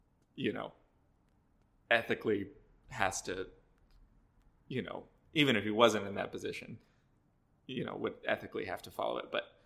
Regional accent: Cleveland, Ohio, United States; but like I grew up in Cleveland. Like the Cleveland area, metropolitan area is like humongous.

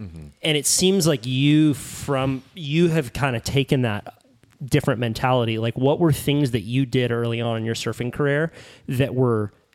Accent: Hawaii, United States; Growing up on the North Shore, I feel like it's common to have a mentality of that the sponsors are going to come chasing you

